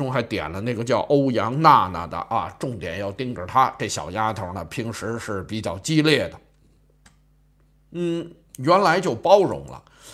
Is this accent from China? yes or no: no; Taiwan; 你是我们台湾人